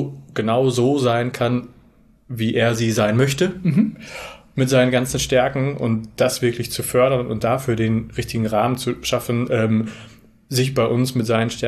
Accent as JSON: {"language": "German", "town": "Werne", "region": "North Rhine-Westphalia", "country": "Germany", "tie": "born there", "said": "Wir kommen beide gebürtig aus Werne, also circa 30 Kilometer von Münster entfernt, zwischen Münster und Dortmund gelegen."}